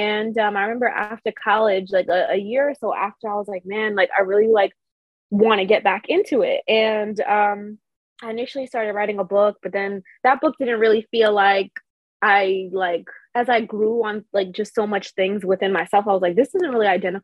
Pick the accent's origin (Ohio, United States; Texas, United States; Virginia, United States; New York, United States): New York, United States; Brooklyn; I'm from Brooklyn, New York, and I feel like the area I was grown up in, it was predominantly Caribbean.